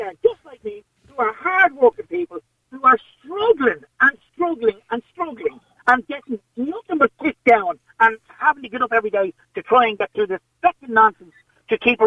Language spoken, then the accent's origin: English; Ireland; I'm actually not proud of being Irish anymore because of the way our country is ran by fools.